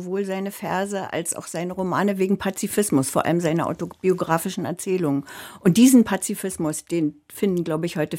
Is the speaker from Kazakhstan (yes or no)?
no; Germany; ich bin in der DDR aufgewachsen und ich kannte, da ich einen russischen Vater habe, eine deutsche Mutter, ich kannte die Lieder von … Ich habe die auf Russisch öfter gehört.